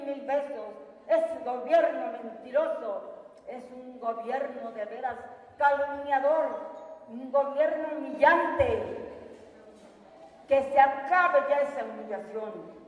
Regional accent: Tepoztlán, Morelos, Mexico; contarles de las luchas que ha pasado mi pueblo Tepoztlán

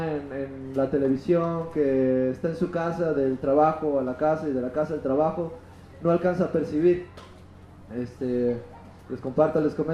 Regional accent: Baja California, Mexico; yo soy de Baja California, pero gracias a Dios he tenido la oportunidad de viajar por México, estar en la Sierra Tarahumara, estar en el desierto de San Luis Potosí, estar en Ciudad de México, en Puebla, aquí en Chiapas.

